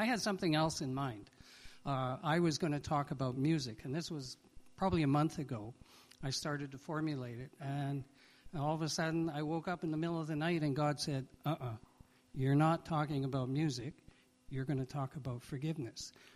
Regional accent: Winnipeg, Manitoba, Canada; also born or lived in Calgary; this is in Winnipeg, I grew up in Winnipeg, moved to Calgary

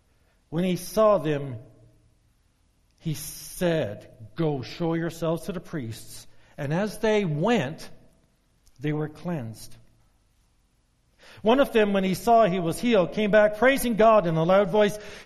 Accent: Newfoundland and Labrador, Canada; I remember back when I was just a wee lad growing up in Newfoundland.

